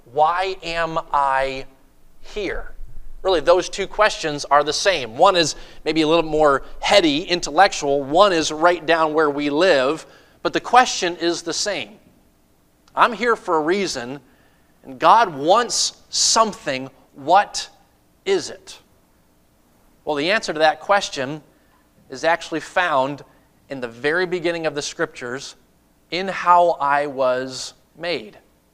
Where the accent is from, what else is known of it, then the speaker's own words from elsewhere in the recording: Maine, United States; now in Houston, United States; So originally I'm from the Northeast. I was born and raised in Maine.